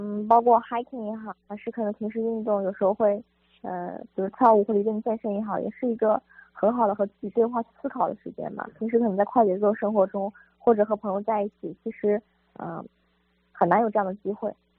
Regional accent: Anhui, China; 西雅图其实和我家乡安徽气候非常相似嘛。

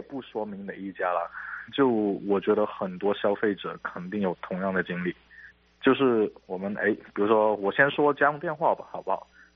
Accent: China; moved away; 咱们很多从国内出来的人

